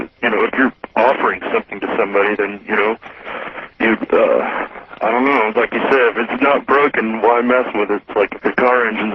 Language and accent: English; Sacramento, California, United States; from Sacramento.